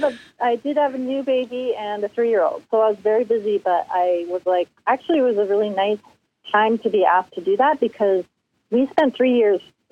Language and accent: English; Colorado, United States; So, and I grew up in Colorado, so we would take these trips high up into the mountains backpacking